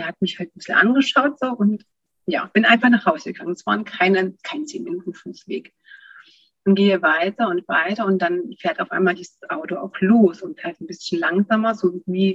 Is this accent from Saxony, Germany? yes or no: yes; Saxony, Germany; moved away as an adult; now in Austria; lebe im wunderschönen Oberösterreich seit 2007. Aber wie du vielleicht hörst, bin ich gebürtige Deutsche, komme ursprünglich, mein Herz ist in Sachsen im Erzgebirge geboren. Also sechs Schräden kann ich auch. genau, und mich hat damals die Arbeit hierher verschlagen.